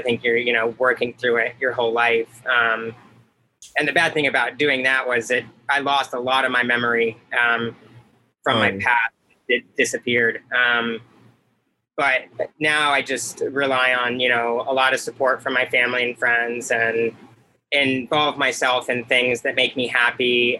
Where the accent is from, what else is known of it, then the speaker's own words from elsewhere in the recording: St. Petersburg, Florida, United States; I grew up in St. Petersburg, Florida.